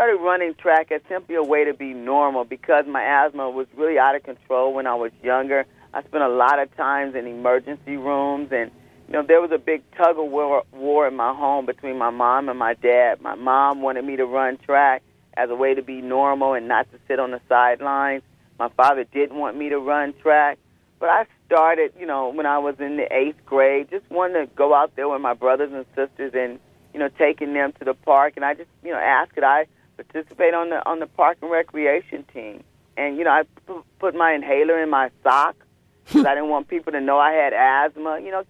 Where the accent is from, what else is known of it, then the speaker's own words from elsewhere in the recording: Los Angeles, California, United States; I won my gold medal in the 1984 Olympic Games in Los Angeles, my hometown.